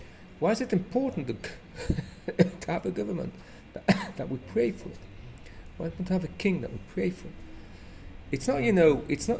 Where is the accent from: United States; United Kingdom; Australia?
United Kingdom; England; born there; I was born in England